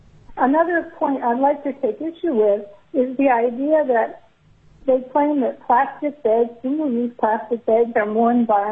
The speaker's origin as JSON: {"language": "English", "town": "Palmer", "region": "Alaska", "country": "United States", "said": "I'm from Palmer, and I'm with the Napsu Zero Waste Coalition."}